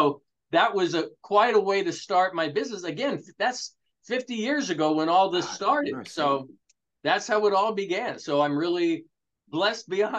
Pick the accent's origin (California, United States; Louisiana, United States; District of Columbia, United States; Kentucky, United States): Kentucky, United States; Louisville; born there; I was born in Louisville, just like you.